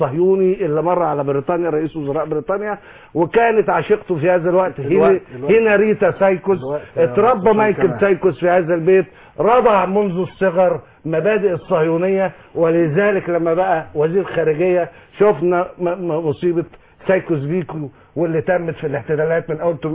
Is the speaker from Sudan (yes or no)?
no; Egypt